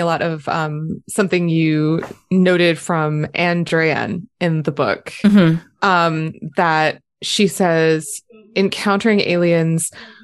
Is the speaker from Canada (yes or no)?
yes; Canada; We're from Canada, and you'll pry our Tim Hortons from our cold, dead hands.